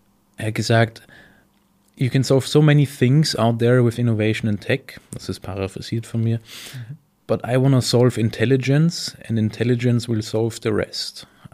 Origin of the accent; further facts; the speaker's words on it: Styria, Austria; also born or lived in Vienna; Ich komme auch aus der Steiermark, aber ich bin eigentlich Wiener.